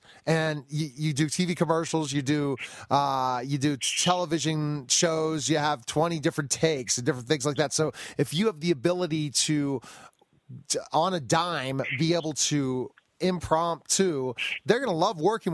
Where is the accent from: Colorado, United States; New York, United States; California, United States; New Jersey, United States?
Colorado, United States; Denver; also born or lived in Pittsburgh; I grew up in Denver for 3 years. So I basically lived in Pittsburgh, moved to Denver.